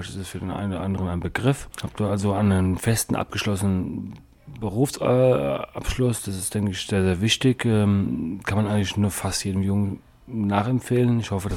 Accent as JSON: {"language": "German", "town": "Frankfurt", "region": "Hesse", "country": "Germany", "tie": "born or raised there", "said": "Ja, ich bin in Frankfurt geboren, bin also dort auch in einem Vorort zur Schule gegangen."}